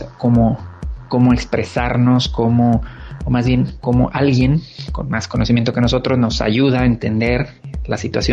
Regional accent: Mexico; lo que somos los mexicanos, toda una mezcla de culturas, de razas, que al final de cuentas todos terminamos debajo de la misma bandera, que es México.

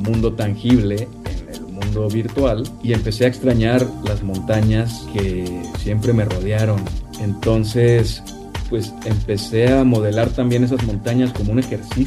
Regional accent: Monterrey, Nuevo León, Mexico; now in Guadalajara, Mexico; Yo soy originario de Monterrey, pero actualmente radico en Guadalajara.

